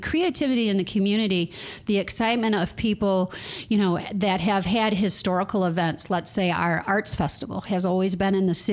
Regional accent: Cadillac, Michigan, United States; And so I grew up in Cadillac, and I have never seen transformation like we've created here.

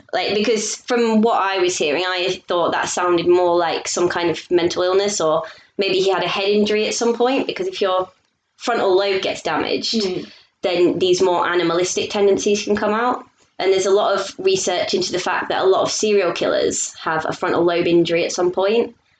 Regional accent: Beverley, Yorkshire and the Humber, United Kingdom; And I'm actually from Beverley, which is a small town near Hull.

